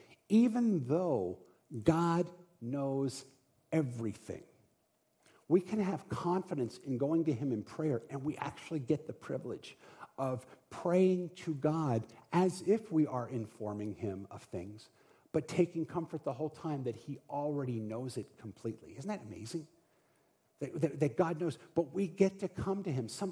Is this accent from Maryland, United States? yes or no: yes; Baltimore, Maryland, United States; Not, I'm from Baltimore.